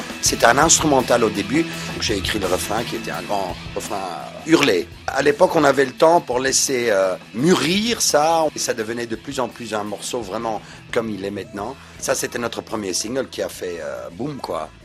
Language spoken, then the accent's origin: French; Belgium; On est belge, quoi, donc on doit être ouvert.